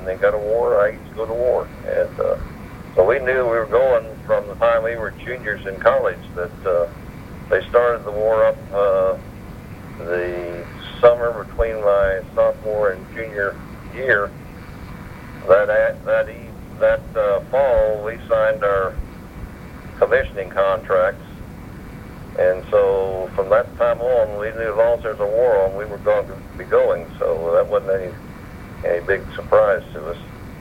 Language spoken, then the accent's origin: English; Texas, United States; It's cold over there. I grew up in South Texas. I had never seen real cold weather.